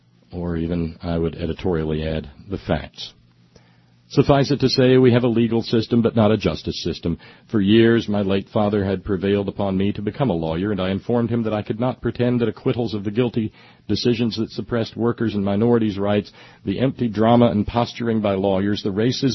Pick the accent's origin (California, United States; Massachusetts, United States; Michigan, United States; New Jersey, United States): Massachusetts, United States; That he comes from my home state, Commonwealth, the once exemplary People's Republic of Massachusetts, makes me proud and reminds me of a time in my childhood and youth when voices such as his were not at all uncommon there.